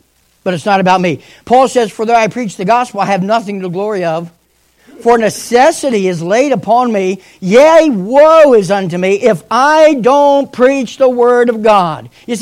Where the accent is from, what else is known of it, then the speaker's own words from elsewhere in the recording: West Virginia, United States; Listen, the only thing, I'm from West Virginia, okay?